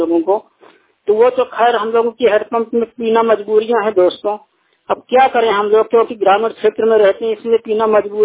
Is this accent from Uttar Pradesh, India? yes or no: yes; Raipura, Uttar Pradesh, India; मैं ग्राम रायपुरा जिला चित्रकूट का रहने वाला हूँ।